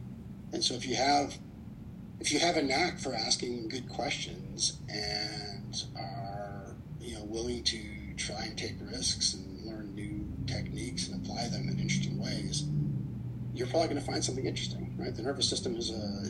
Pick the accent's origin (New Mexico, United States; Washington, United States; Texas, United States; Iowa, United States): Texas, United States; And I grew up partly in Texas, and so I returned.